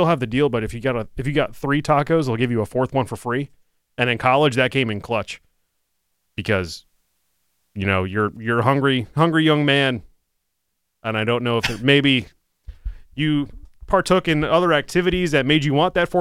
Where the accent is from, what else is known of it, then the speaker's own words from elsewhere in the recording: New Jersey, United States; Luckily, growing up in Jersey, we had a bunch of local, like, taco and burrito chains